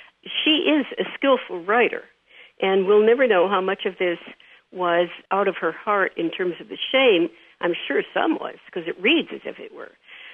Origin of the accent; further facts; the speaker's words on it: Midwest, United States; I think when I grew up in the Middle West many years ago